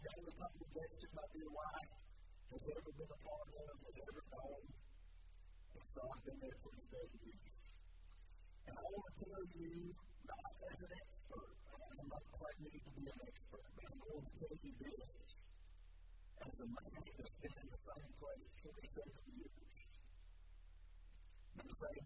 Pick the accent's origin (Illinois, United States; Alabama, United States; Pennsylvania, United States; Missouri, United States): Alabama, United States; Talladega; I'm from Talladega, Alabama.